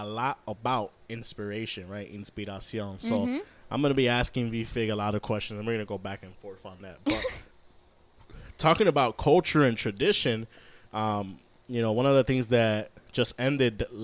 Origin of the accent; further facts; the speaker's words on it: Puerto Rico; I was following Puerto Rico a lot because I'm from Puerto Rico.